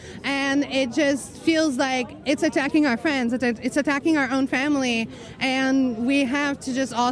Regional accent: Quebec, Canada; born there; So I was born here in Quebec.

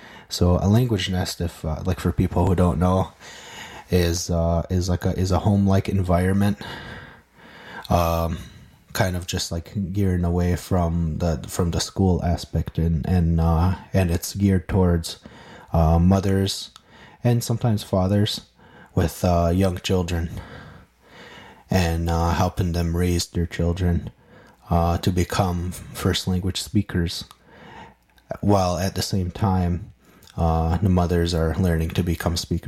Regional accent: Kahnawake, Quebec, Canada; first language Mohawk; English is a second language; I'm from Ganawage

